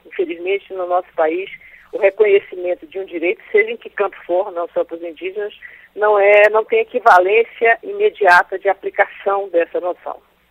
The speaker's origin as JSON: {"language": "Portuguese", "region": "Amazonas", "country": "Brazil", "said": "sou do Amazonas, vivo no Amazonas, fiz formação no estado de São Paulo, mas minha carreira e vida profissional foi toda construída aqui."}